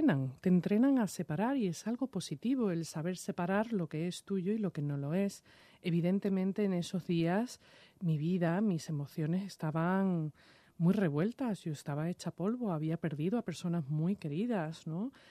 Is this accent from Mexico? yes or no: no; Seville, Andalusia, Spain; accent: Sevillian; also born or lived in New York, United States; now in Madrid, Spain; después mis padres se separaron y me fui a vivir a Sevilla, por eso tengo acento sevillano.